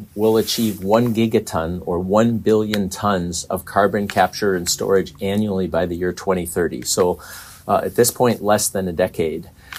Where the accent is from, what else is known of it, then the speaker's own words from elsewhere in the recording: North Dakota, United States; and I'm from North Dakota.